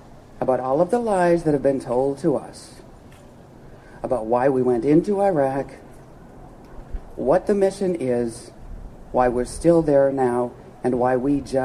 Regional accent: Seattle, Washington, United States; I'm from the Seattle, Washington area.

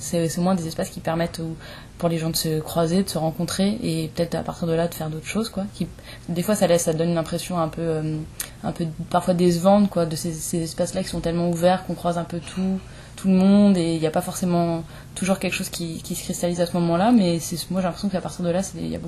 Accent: France; moi aussi, je viens de France.

